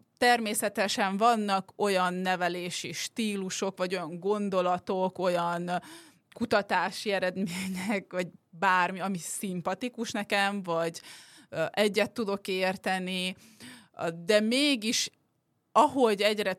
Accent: Moscow, Russia; gyerekkoromban, még Moszkvában, mert én Moszkvában nőttem fel

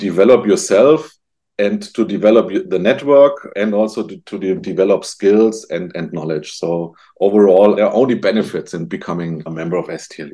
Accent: Germany; English is a second language; especially as I'm not from North America, as I'm from Germany.

